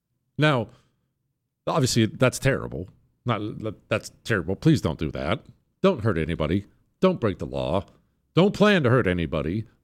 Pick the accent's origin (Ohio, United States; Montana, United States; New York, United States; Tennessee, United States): Montana, United States; So, you know, I grew up in Montana. Well, I moved to Montana when I was 10. I grew up in Montana.